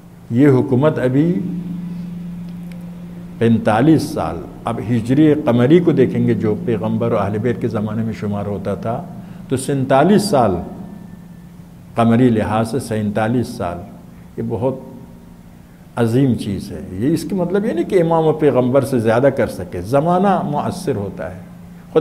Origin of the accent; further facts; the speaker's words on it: Najaf, Najaf Governorate, Iraq; وہاں پر ایران عراق میں نہیں تھا، میں تو نجف میں میرا بچپن لڑکپن گزرا ہے.